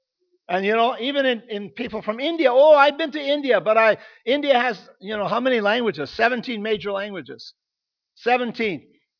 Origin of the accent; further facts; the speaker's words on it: Kamloops, British Columbia, Canada; now in Port Coquitlam, Canada; We come from Kamloops, where it's a lot cheaper to live.